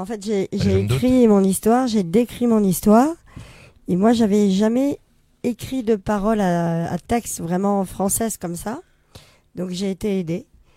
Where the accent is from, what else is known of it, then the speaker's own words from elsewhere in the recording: Paris, Île-de-France, France; Je suis parisienne.